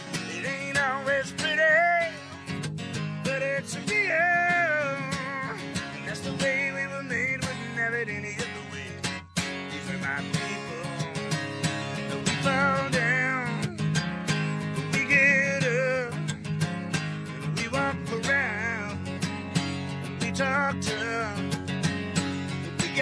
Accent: Memphis, Tennessee, United States; I grew up in Memphis. If you've ever been to Graceland Mansion, I grew up about 4 or 5 blocks from Graceland Mansion. It's kind of a tough neighborhood.

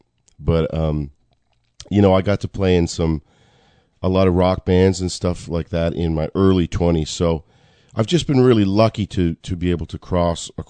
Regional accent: Nova Scotia, Canada; a lot of the stuff I grew up in Nova Scotia listening

